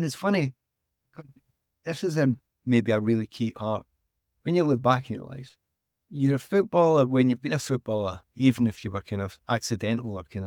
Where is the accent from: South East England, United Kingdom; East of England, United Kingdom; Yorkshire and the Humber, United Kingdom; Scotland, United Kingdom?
Scotland, United Kingdom; Glasgow; growing up in the East End of Glasgow, I loved it. I was really, really happy.